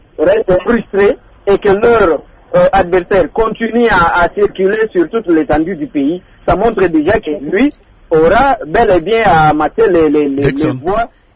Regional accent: Kindu, Maniema, DR Congo; Chez moi, à Kindu, par exemple, au Maniema

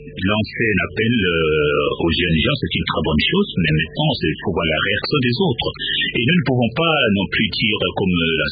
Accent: DR Congo; en tant que Congolais

